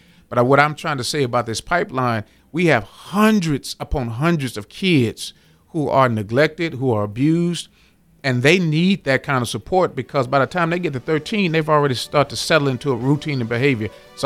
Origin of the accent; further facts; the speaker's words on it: Texas, United States; now in Wisconsin, United States; Well, my family, I grew up in Texas, but I moved been in Wisconsin for close to 20 years.